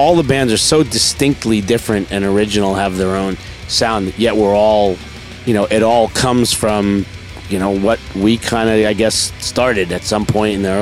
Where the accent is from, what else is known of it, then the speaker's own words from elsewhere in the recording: Queens, New York, United States; a bigger world out there than the apartment I was growing up in Queens.